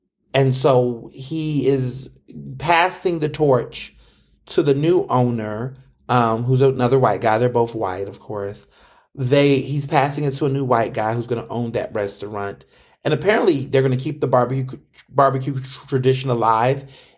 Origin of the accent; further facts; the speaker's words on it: Houston, Texas, United States; now in Philadelphia, United States; And when I first came to Philly, you know, I'm from Houston. I have to remind you all. So I know barbecue.